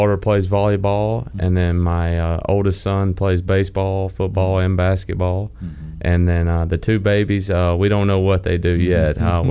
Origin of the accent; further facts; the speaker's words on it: Alabama, United States; Well, it's actually central Alabama.